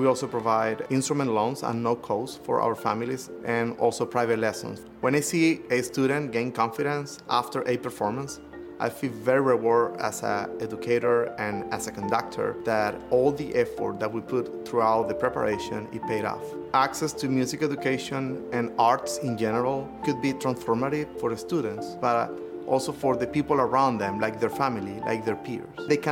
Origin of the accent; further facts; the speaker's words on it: Venezuela; English is a second language; which is a free tuition program in classical music training that provides access to instrument classes and ensemble experience to children in the country.